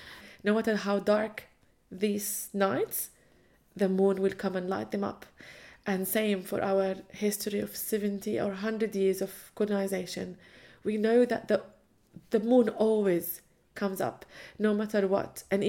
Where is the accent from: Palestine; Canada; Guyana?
Palestine; Jerusalem; I'm a Palestinian woman, born and raised in Jerusalem, the oldest of five children that lived and was born in the Intifada.